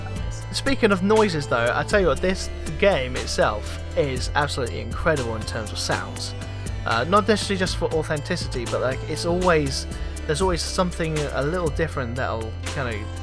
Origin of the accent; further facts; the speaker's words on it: United Kingdom; Because we're all British lads